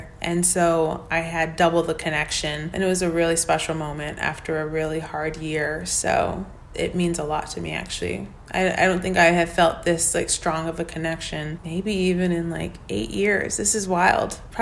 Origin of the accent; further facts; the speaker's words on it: Texas, United States; it's just something that reminds me of growing up in Texas and getting lost in a forest